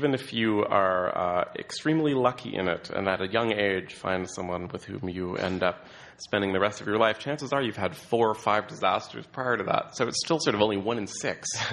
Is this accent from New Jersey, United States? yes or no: no; San Francisco, California, United States; also born or lived in New York; Also, I began the novel in New York and then moved back to my hometown of San Francisco